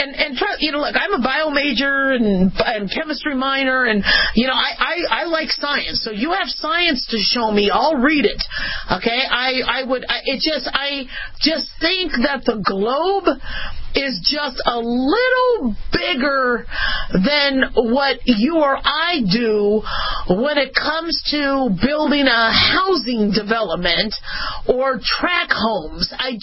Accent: Phoenix, Arizona, United States; also born or lived in Los Angeles; I was born in L.A., so, you know, would see rain. And then when I grew up in Phoenix, it was just, you know, you saw a lot of suns.

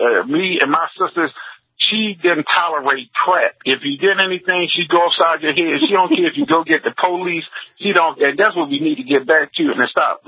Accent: New York, United States; me being a New Yorker myself, I wasn't in New York that day, but I was in Arlington, Virginia, not far from the Pentagon.

